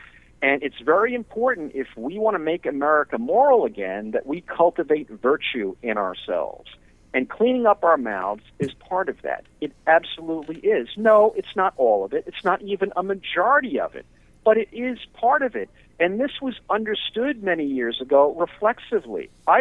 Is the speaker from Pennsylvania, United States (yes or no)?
no; New York City, New York, United States; well, believe it or not, I grew up in the Bronx, so I heard it all back then.